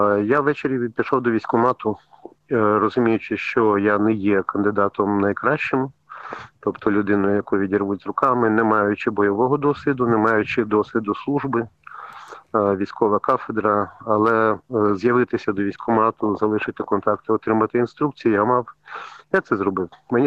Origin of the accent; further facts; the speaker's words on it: Kyiv, Ukraine; тому що я сам киянин